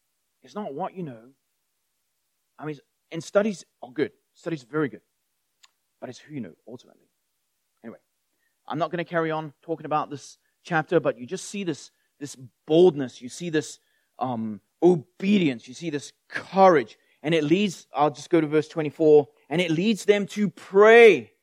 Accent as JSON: {"language": "English", "country": "South Africa", "first_language": "English", "said": "really good English, being from South Africa as your second language. I'm like, yeah, it's actually my first language, so thank you."}